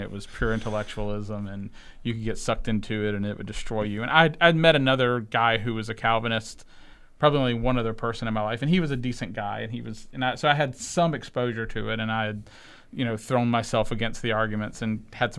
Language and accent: English; North Carolina, United States; So I grew up in North Carolina.